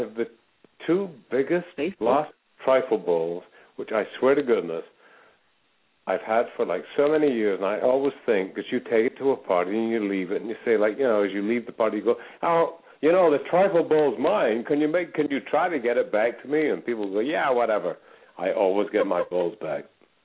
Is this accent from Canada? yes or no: no; Scotland, United Kingdom; I think New Year is probably, like, a more of a traditional time for me because I'm Scottish.